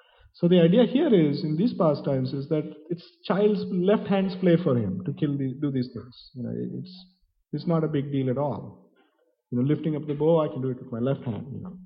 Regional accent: India; growing up in India, I was always instructed to use my right hand for eating everything else.

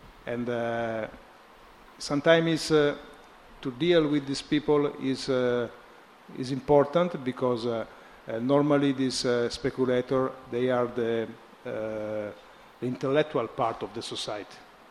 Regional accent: Italy; English is a second language; I come from Italy, and of course the situation there is quite different than in India.

